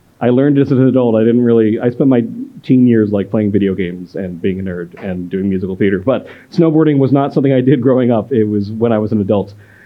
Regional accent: Vernon, New Jersey, United States; I grew up in the Arctic north of New Jersey, in a town called Vernon, and we have the biggest ski resort in New Jersey

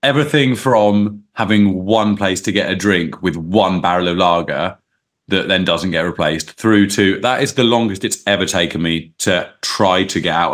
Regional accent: South East England, United Kingdom; now in Oxford, United Kingdom; I was brought up on the Isle of Wight and I live in Oxford.

